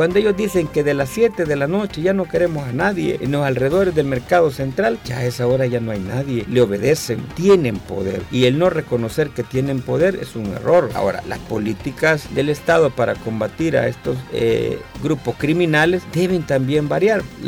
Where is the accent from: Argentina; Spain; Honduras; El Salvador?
El Salvador; Acá todos somos salvadoreños.